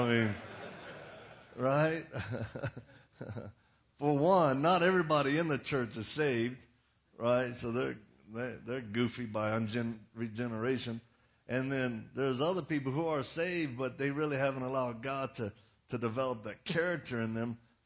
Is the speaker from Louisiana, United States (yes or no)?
yes; Louisiana, United States; accent: Cajun; But I'm from Louisiana. I'm one of them swamp Cajun people right there.